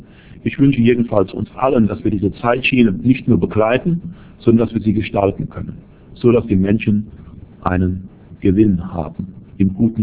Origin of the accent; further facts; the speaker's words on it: Middle Rhine, Germany; der Mittelrhein gehört zu meiner Heimat